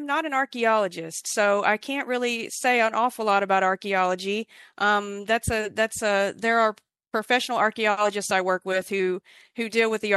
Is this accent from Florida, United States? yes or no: yes; Florida, United States; born there; I was born in Florida. My family's been in Florida since before statehood.